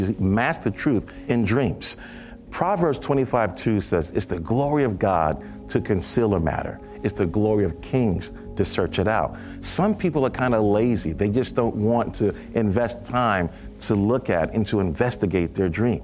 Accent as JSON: {"language": "English", "town": "Brooklyn", "region": "New York", "country": "United States", "said": "I was from Brooklyn, New York."}